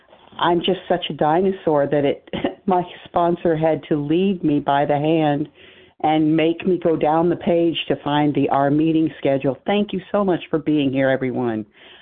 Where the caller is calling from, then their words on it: Lebanon, Tennessee, United States; from Lebanon, Tennessee.